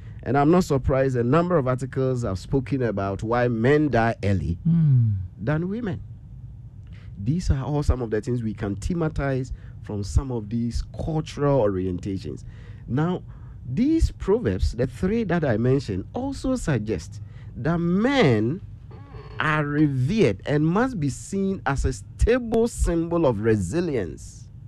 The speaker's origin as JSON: {"language": "English", "town": "Asante Mampong", "region": "Ashanti", "country": "Ghana", "said": "Where do I come from? I come from Asante Mampong or Edinyatunzu Ejabubinch River. So I must have one there."}